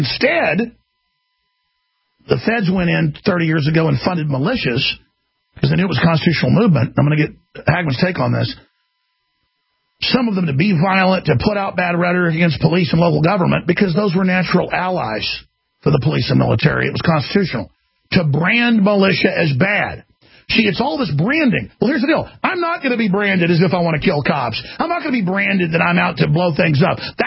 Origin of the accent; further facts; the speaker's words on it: United States; I'm resisting it because I'm an American, and this is my republic.